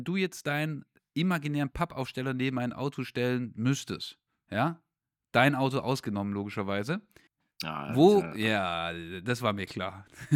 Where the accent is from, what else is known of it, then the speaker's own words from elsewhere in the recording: Stuttgart, Baden-Württemberg, Germany; born there; ich bin in Stuttgart geboren